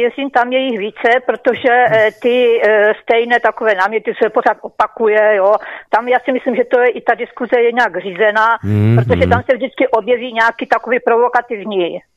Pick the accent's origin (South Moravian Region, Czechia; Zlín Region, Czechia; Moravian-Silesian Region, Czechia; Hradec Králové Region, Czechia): South Moravian Region, Czechia; Znojmo; podepisovala petici v mém rodném městě ve Znojmě